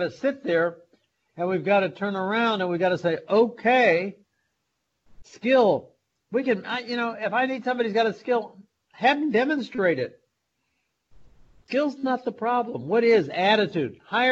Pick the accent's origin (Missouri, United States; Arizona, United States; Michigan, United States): Missouri, United States; St. Louis; I grew up in St. Louis, Missouri, years and years ago.